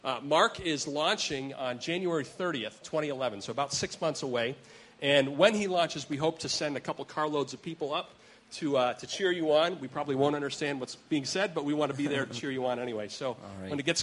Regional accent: Canada; I am a Canadian myself. And so it's great to be able to welcome a fellow Canadian to the stage. And, you know, Mark is French-Canadian, and I am English-Canadian.

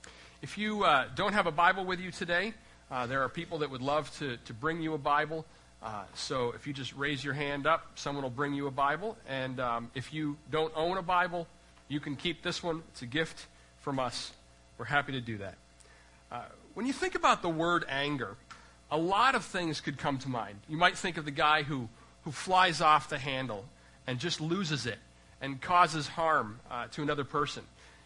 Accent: Canada; So seriously though, being Canadian, I'm genetically predisposed away from bouts of anger.

